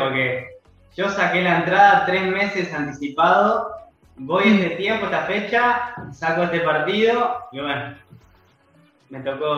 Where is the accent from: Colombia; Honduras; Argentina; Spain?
Argentina; Yo soy de Argentina, ¿sabes? Pero he ido a Barcelona varias veces